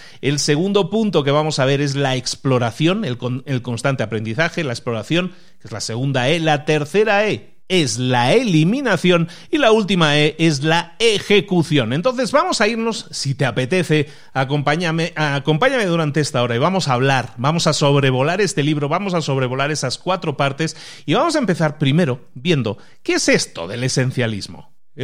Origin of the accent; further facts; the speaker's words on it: Spain; now in Mexico; fijaros que soy español, pero llevo ya 15 años o más viviendo en México